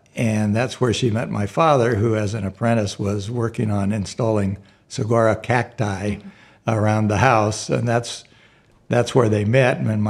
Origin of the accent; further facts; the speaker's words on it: Los Altos, California, United States; So the house that I grew up in is in Los Altos.